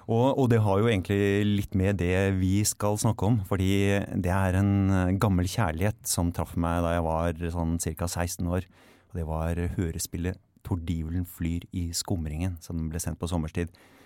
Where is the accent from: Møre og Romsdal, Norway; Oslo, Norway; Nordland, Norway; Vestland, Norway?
Oslo, Norway; born there; Ja, jeg er født i Oslo, er snart 55 år gammel.